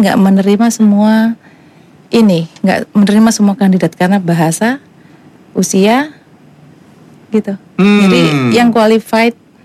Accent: Java, Indonesia; karena kita orang Jawa ya, Kak, jadi saya memakai bahasa Jawa.

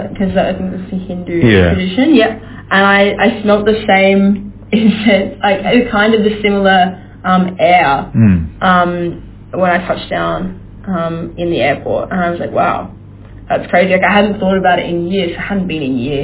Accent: Melbourne, Victoria, Australia; also born or lived in Tasmania; I am originally from Melbourne. Mm-hmm. I spent a bit of time in Tasmania as well, so this is in Australia.

